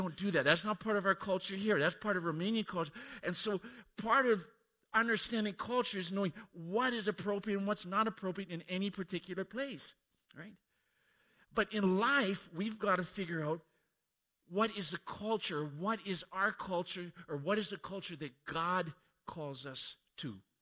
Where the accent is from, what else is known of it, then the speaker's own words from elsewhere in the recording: Alberta, Canada; when I was growing up in Alberta